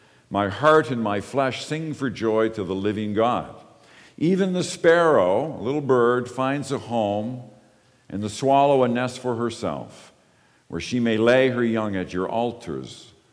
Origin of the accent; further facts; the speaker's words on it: Ontario, Canada; I grew up in the East End